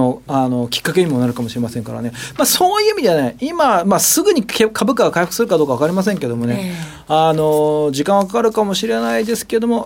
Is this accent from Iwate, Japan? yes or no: no; Hokkaido, Japan; now in Tokyo, Japan; 個人的には地元北海道 の, あのマラソンはどうなるんだと